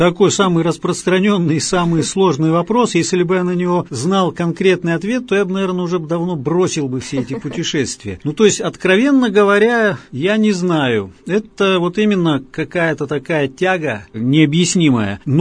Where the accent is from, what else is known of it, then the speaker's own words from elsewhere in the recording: Kryvyi Rih, Dnipropetrovsk Oblast, Ukraine; born there; Да, я действительно родился на Украине, но это произошло абсолютно случайно.